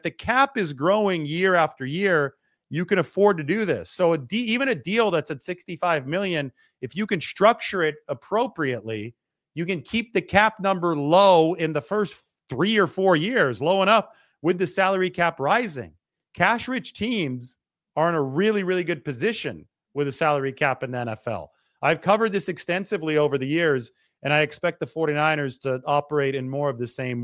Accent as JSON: {"language": "English", "region": "California", "country": "United States", "said": "a lot of it's because I'm biased coming from the San Joaquin Valley, and he's from there too."}